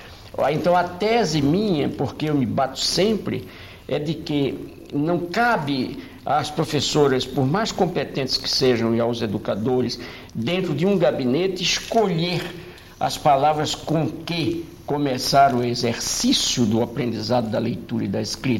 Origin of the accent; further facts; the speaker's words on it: Northeast Region, Brazil; A água morna do mar no Nordeste brasileiro, que é de onde eu venho.